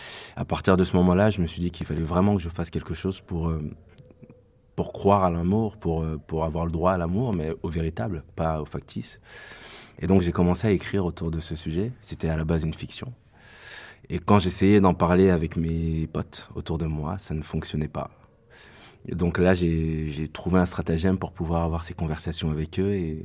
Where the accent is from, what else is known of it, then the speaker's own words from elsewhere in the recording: Paris, Île-de-France, France; je suis parisien, j'ai 31 ans.